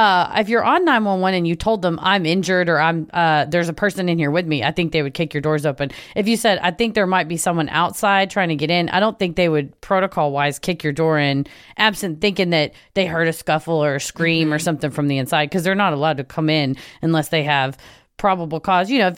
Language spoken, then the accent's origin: English; Russia; now in New Jersey, United States; I'm originally from Russia and spent the last 20 years in New Jersey